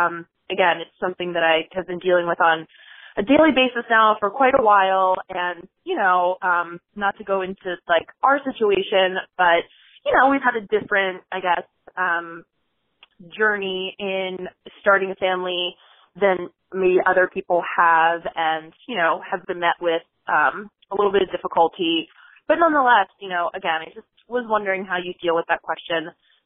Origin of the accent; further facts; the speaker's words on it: Washington, District of Columbia, United States; I'm from Washington, D.C., and my question is for Lauren.